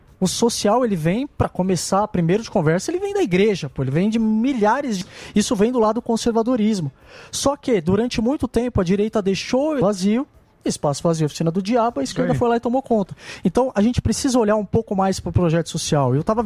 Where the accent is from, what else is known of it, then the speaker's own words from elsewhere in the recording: São Paulo, Brazil; São Paulo, capital.